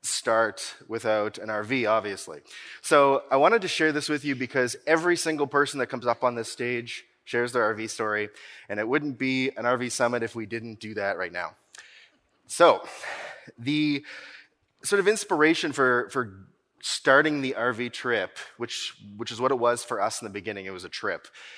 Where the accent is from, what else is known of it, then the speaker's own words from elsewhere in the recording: Nova Scotia, Canada; I'm from Nova Scotia